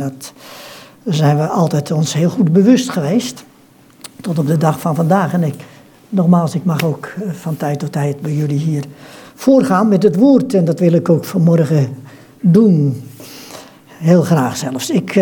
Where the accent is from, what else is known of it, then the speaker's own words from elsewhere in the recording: Hendrik-Ido-Ambacht, South Holland, Netherlands; Ik kom uit Hendrik Ido Ambacht.